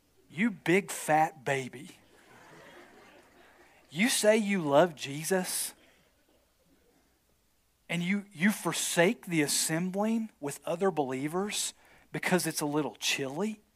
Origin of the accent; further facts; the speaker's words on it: Bible Belt, United States; It's like we're growing up in the Bible Belt here, and everybody says they're a Christian down here.